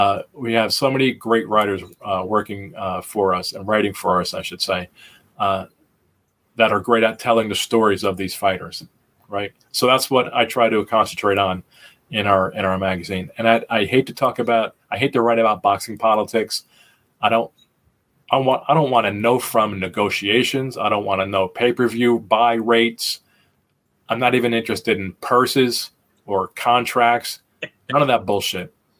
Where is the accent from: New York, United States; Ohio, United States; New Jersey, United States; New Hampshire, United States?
New Jersey, United States; I grew up in New Jersey, in New Jersey, central New Jersey.